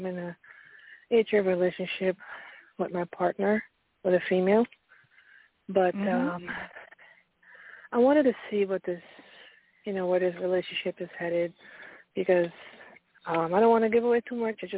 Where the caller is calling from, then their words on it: Pennsylvania, United States; I'm calling from Pennsylvania.